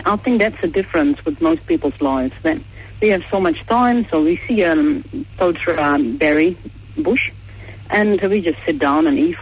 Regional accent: Netherlands; So I grew up in Holland, we grew up with central heating and whatnot.

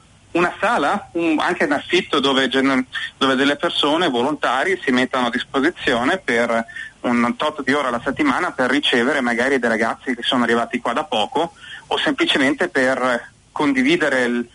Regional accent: Trentino-Alto Adige, Italy; Io ho vissuto praticamente da immigrato in Alto Adige, perché vengo dalla provincia di Bolzano, dove gli italiani sono una piccola minoranza.

